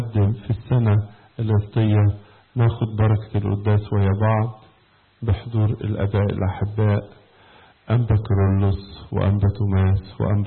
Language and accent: Arabic; Egypt; وزي ما قلت لكم امبارح أنا جايب لكم سلام كبير من مصر، كلها بتسلم عليكم والأمور كلها بتتحسن يوم عن يوم عندنا في مصر